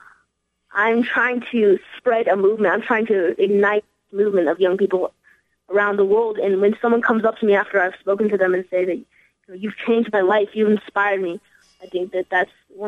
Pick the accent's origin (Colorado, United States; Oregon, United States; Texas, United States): Colorado, United States; Boulder; And so I'm from Boulder, Colorado, and in Colorado we have about 50,000 active fracking wells.